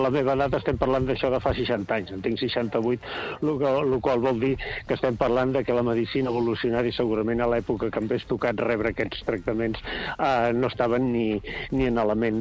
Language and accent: Catalan; Barcelona, Catalonia, Spain; jo sóc nascut a Barcelona i a Barcelona jo de nen, vamos, les passava canutes de veritat.